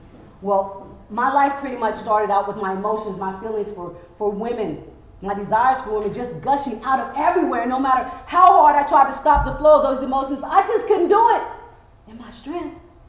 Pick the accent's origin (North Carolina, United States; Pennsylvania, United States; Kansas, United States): Kansas, United States; Wichita; Now, for the majority of my childhood, I was raised in Wichita, Kansas. I'm the last of six military brats, three brothers and two sisters.